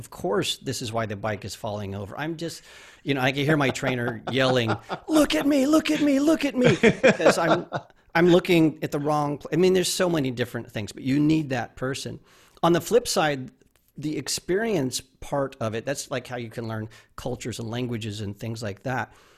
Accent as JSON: {"language": "English", "region": "Arizona", "country": "United States", "said": "I'm from Arizona, so it's pretty simple to get into Mexico."}